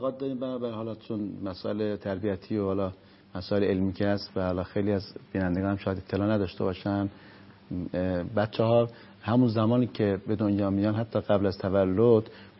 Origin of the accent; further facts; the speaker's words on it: Zanjan, Zanjan Province, Iran; born there; now in Qom, Iran; اصالتا متولد شهرستان زنجان است.